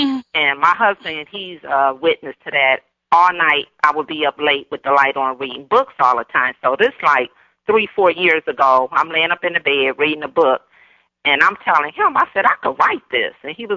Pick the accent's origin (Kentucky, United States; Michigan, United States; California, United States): Michigan, United States; Detroit; now in Dearborn, United States; yes, I'm in Dearborn, Michigan, a suburb of Detroit, but I'm originally from Detroit.